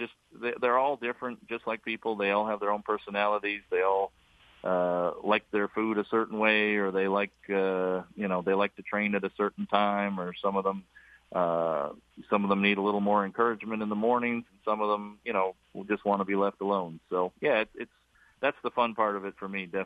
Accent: Vancouver, British Columbia, Canada; I grew up in just outside of Vancouver, Canada.

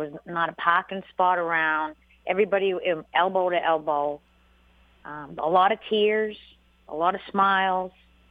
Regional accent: New England, United States; I'm from New England, so it's even more home.

